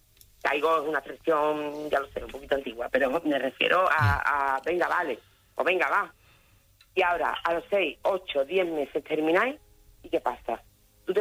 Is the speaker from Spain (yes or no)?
yes; Seville, Andalusia, Spain; De Sevilla.